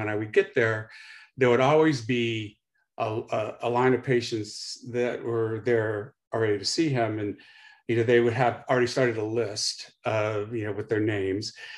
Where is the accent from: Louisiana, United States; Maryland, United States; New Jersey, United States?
Louisiana, United States; Baton Rouge; But growing up in Baton Rouge, when I was a teenager, I used to work in his office during the summers.